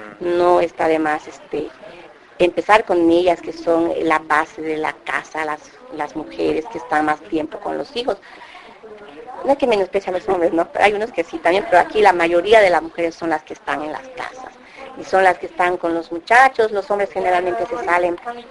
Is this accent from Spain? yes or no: no; Campeche, Mexico; pues como vengo de Campeche, de pues una ciudad, un pueblo más grande